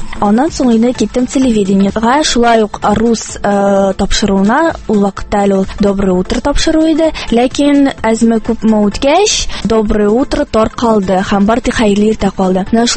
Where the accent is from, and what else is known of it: Kazan, Tatarstan, Russia